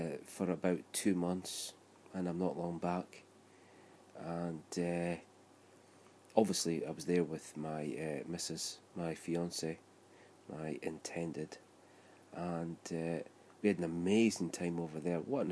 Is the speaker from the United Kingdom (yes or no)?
yes; Scotland, United Kingdom; Being a Highlander, I'm a Scottish Highlander, obviously, and it's a different pace of life